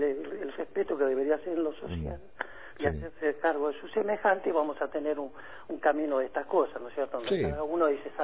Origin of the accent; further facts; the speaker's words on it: Río Grande, Tierra del Fuego, Argentina; born there; Nos duele mi ciudad, yo soy fueguino, nací acá en Río Grande